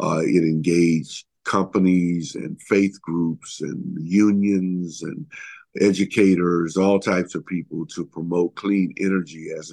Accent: Lake Charles, Louisiana, United States; also born or lived in Southeast Asia; Well, I'm from Lake Charles, Louisiana. I grew up in Louisiana

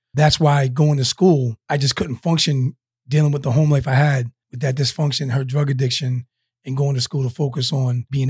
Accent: Newport, Rhode Island, United States; Born and raised middle class in Newport, Rhode Island. If anybody doesn't know, Newport is the smallest city in the smallest state in the Union, Rhode Island.

